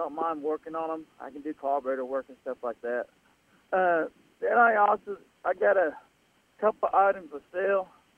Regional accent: Weatherford, Oklahoma, United States; I'm from the Weatherford area.

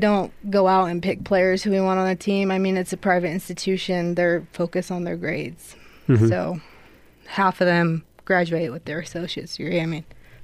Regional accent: Salt Lake City, Utah, United States; I mean, I grew up in Salt Lake City

